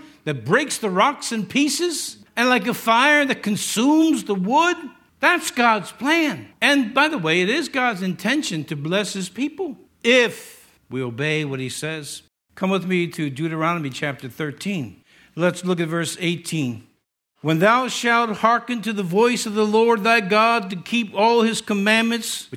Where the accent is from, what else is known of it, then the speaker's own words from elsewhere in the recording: Yonkers, New York, United States; Me, I'm from Yonkers.